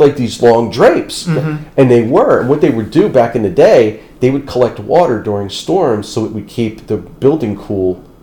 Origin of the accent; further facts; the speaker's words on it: Kearny, New Jersey, United States; It's like where I grew up in Kearney, man.